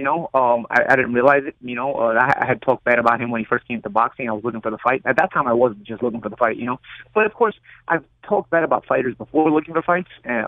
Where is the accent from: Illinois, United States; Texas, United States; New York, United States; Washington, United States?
New York, United States; Like, I'm from New York. I'm original New York. I'm a pretty real guy.